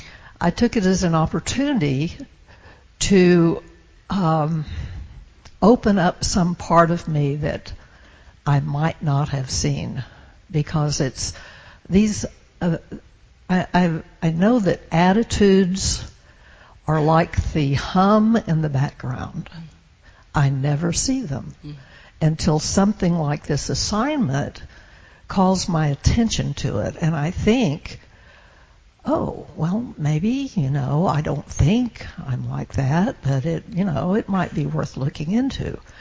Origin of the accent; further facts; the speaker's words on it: the South, United States; I grew up in the South, and someone of my particular age, I had to stop and remember what it was like growing up and the atmosphere that I grew up in.